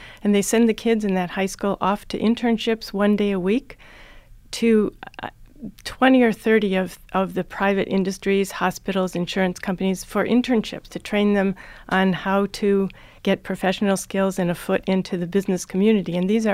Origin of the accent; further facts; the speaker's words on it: Vermilion, Ohio, United States; First, it's my home state. I grew up in Vermilion, Ohio, which is north of that on the lake.